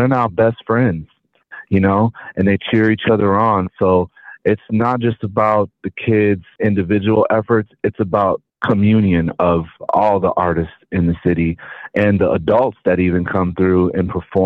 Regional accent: California, United States; because I'm from Southern Cali, where there's a lot of music culture.

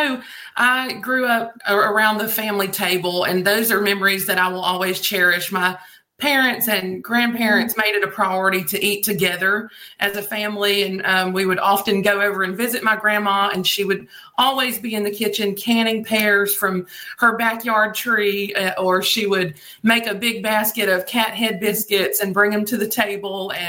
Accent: Blythe, Georgia, United States; also born or lived in Jeffersonville; Well, I have roots in a little town called Blythe, Georgia, right outside of Augusta, and also in Jeffersonville, Georgia, and that's about 30 miles south of Macon.

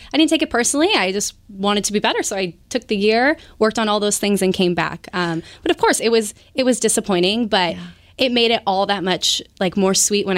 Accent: Bonnie Lake, Washington, United States; I grew up in Bonnie Lake, Washington, down south. And my parents still live there, and I love going back to visit. So that's where I grew up and went to high school.

